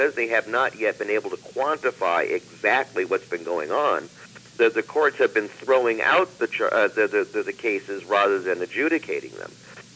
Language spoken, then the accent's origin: English; Nevada, United States; And example you gave of making the desert bloom happened in my home state of Nevada.